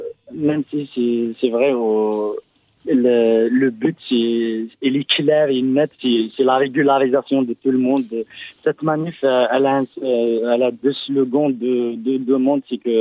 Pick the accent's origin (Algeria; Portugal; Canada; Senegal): Algeria; now in France; Je suis algérienne, j'ai 26 ans et je suis en France depuis 3 ans.